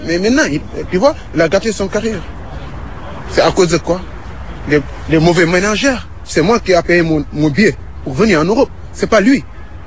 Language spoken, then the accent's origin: French; Senegal; now in France; 26 ans. Mm-hmm. Je suis international sénégalais.